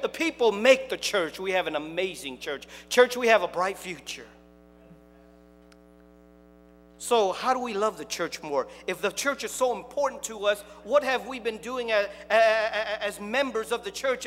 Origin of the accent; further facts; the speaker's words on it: Cambodia; also born or lived in Massachusetts; now in United States; I'm from Massachusetts, and they still didn't like it. Now, you want me to go further? I'm from Cambodia, okay?